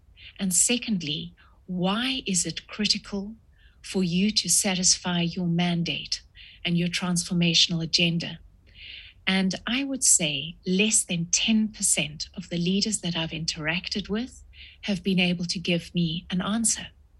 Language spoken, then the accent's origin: English; South Africa; Growing up in South Africa at such a time really does impact you.